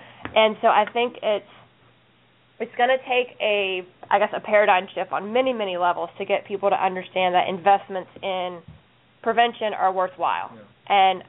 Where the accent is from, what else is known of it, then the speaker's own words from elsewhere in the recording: the South, United States; I'm from the South, so I'm used to that accent